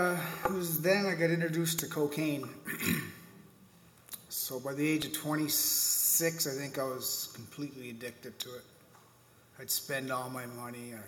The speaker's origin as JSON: {"language": "English", "town": "Edmonton", "region": "Alberta", "country": "Canada", "tie": "born there", "said": "46 years old. I was born in Edmonton, Alberta. At the age of two, I was adopted by my great aunt."}